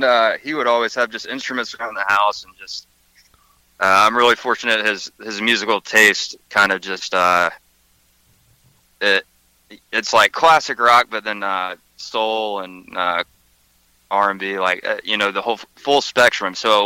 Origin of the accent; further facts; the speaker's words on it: Atlanta, Georgia, United States; born there; also born or lived in Athens; now in Nashville, United States; No, I'm originally I was born in Atlanta, and I went to school at UGA, so I lived in Athens, Georgia for a good bit, and then eventually just kind of felt it was the right move to head to Nashville for a bit.